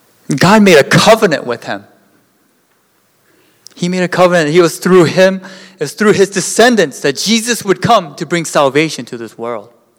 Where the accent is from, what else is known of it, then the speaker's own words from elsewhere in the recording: Seattle, Washington, United States; Nothing wrong with metrosexual, because I'm from Seattle and I have friends who are metrosexual, okay?